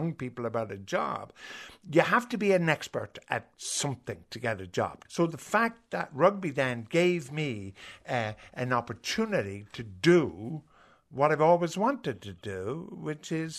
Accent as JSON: {"language": "English", "town": "Cork", "region": "Munster", "country": "Ireland", "said": "I come from Cork, or Hurley, Bill O'Hurley and myself, we are tribal Cork men."}